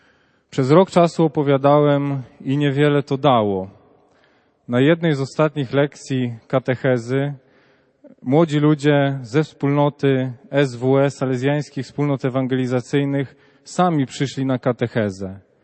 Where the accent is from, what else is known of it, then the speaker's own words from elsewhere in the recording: Bydgoszcz, Kuyavian-Pomeranian Voivodeship, Poland; przyjechałem z Bydgoszczy.